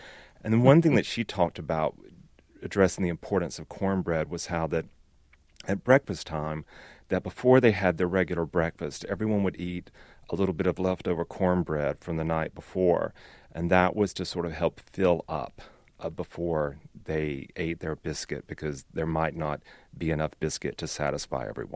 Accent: Hartford, Alabama, United States; Ollie Glass is a wonderful woman from my hometown of Hartford, Alabama.

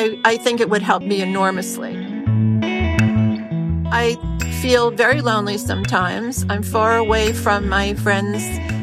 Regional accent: New York City, New York, United States; I grew up in the Bronx, middle class neighborhood

